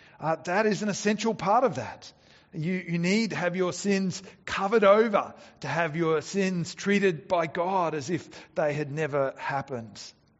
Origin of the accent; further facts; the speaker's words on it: Bangladesh; I grew up overseas in Bangladesh, and sometimes when I was growing up as a kid, I would go and stay with some friends out in the countryside